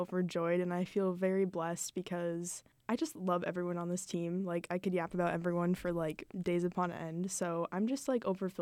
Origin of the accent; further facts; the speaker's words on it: Minnesota, United States; especially because, you know, we're both from Minnesota.